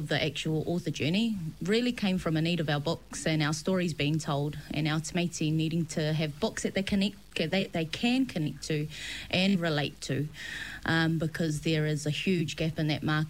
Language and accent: English; New Zealand; my own personal experiences as a Teine Samoa growing up in New Zealand.